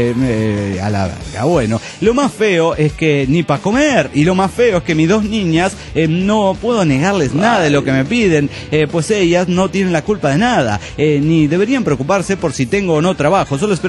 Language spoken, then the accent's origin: Spanish; Bolivia; lo que se muestra al mundo de Bolivia y lo que la mayoría de la gente ignora en mi país es una gran mamada